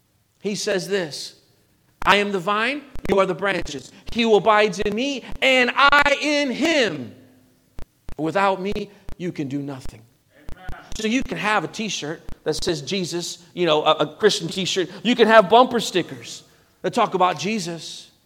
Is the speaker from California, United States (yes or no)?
no; Chicago, Illinois, United States; I'm from Chicago, so I'm a Bears fan.